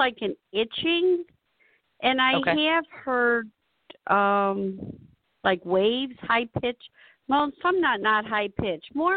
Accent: Chicago, Illinois, United States; I'm from Chicago.

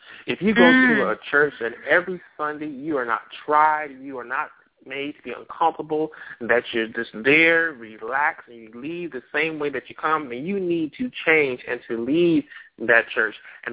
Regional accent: Elyria, Ohio, United States; growing up in Elyria, Ohio, in those ski clubs

